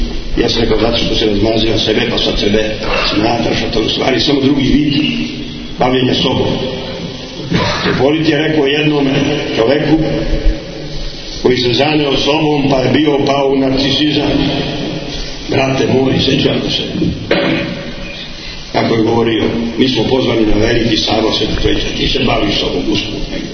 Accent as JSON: {"language": "Serbian", "country": "Montenegro", "said": "mi smo Crnogorci"}